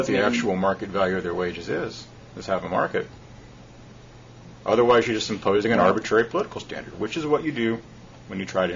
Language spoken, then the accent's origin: English; Lubbock, Texas, United States; I mean, I'm from Lubbock, Texas, a little town in the middle of nowhere.